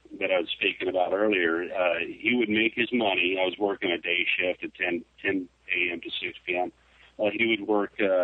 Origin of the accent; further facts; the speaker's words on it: Alaska, United States; Just the opposite, though. I was born and raised in Alaska.